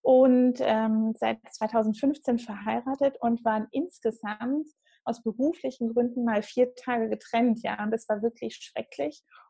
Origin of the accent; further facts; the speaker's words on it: Halberstadt, Saxony-Anhalt, Germany; also born or lived in Munich; Ursprünglich, also ich bin 20 Jahre in München gewesen. Ganz ursprünglich komme ich aus Sachsen-Anhalt, aus dem schönen Halberstadt. Das ist ganz nah beim Harz. Und genau, da bin ich aufgewachsen sozusagen, also in den neuen Bundesländern.